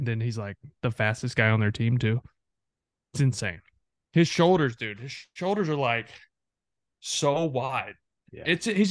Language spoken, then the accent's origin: English; Texarkana, Texas, United States; So that's more Arkansas, but I grew up on the Texas side of Texarkana, so it's not as big of an issue.